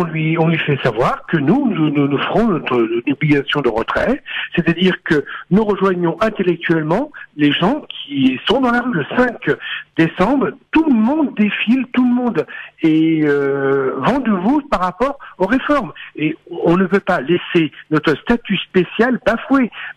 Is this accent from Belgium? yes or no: no; France; Nous sommes des Français.